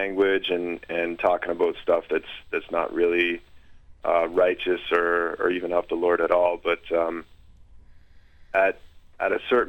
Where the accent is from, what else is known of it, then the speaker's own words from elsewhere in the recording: Guelph, Ontario, Canada; I'm this white guy, I'm from Guelph, I'm a Christian